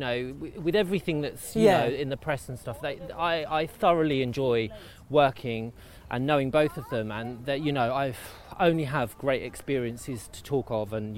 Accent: Luton, East of England, United Kingdom; I'm from Luton, Bedfordshire. Yes. Born and bred, born in the L&D hospital. Grew up there.

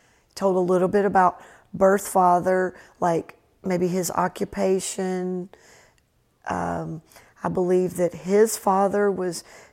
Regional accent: Charleston, South Carolina, United States; born there; I knew I was born in South Carolina. My birth certificate said Charleston.

